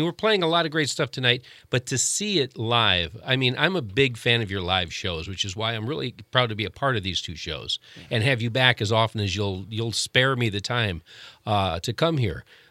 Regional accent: Ghent, Flanders, Belgium; Yeah, Belgian chocolate. I'm Belgian.

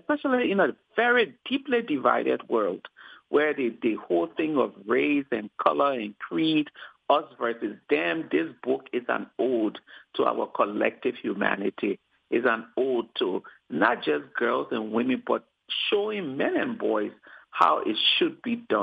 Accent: Liberia; She came to Ghana to visit me when I used to work there, even though I'm from Liberia.

